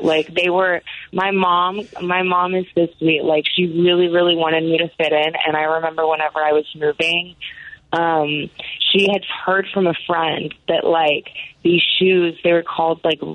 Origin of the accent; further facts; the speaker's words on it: Dallas, Texas, United States; I grew up in East Dallas for like a little bit of my childhood, and then whenever I was in like middle school, that's when where I spent most of my time was in like the Highland Park area.